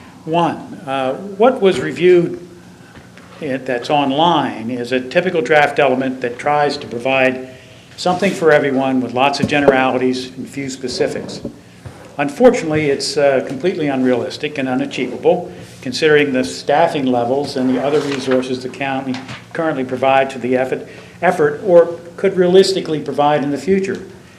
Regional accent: Milton, Delaware, United States; from Milton. I'm with SARDS, the Sussex Alliance for Responsible Growth.

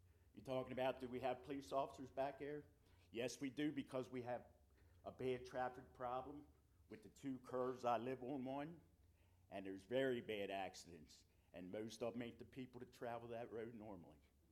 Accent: Maryland, United States; I'm from Baltimore County. I'm sure a lot of people here. I retired from General Motors there, and I come here and built a house.

